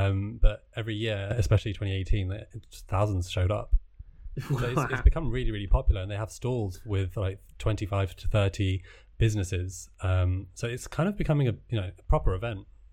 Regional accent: Brighton, South East England, United Kingdom; I'm from Brighton, known for its big gay Brighton Pride.

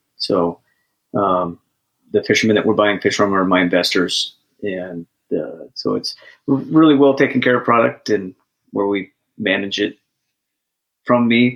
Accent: Vashon, Washington, United States; both Sam and I grew up on Vashon, and where it's a large fishing community, you know, a lot of crabbers and Southeast fishermen and whatnot, some Bristol Bay guys.

